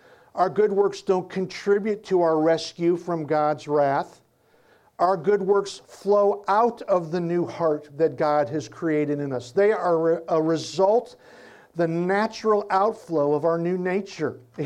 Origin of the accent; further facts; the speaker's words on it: the South, United States; born there; Of course I love Jesus. I was born in the South.